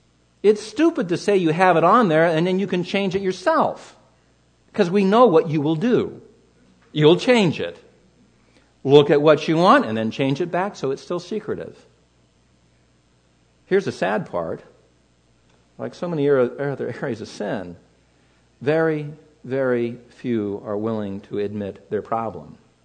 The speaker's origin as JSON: {"language": "English", "region": "California", "country": "United States", "tie": "born or raised there", "said": "I grew up in Southern California. I had a job as a young man. I was driving all over the place."}